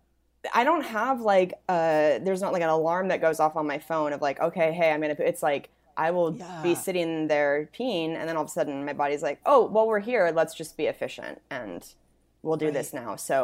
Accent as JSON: {"language": "English", "town": "Spokane", "region": "Washington", "country": "United States", "tie": "born or raised there", "said": "And then in October, I'm going to be in my hometown, Spokane."}